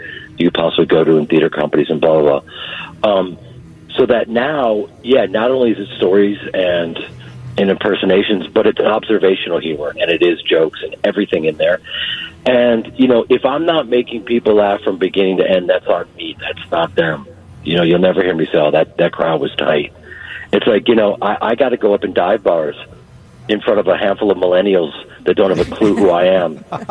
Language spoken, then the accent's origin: English; Evanston, Illinois, United States; grew up at Evanston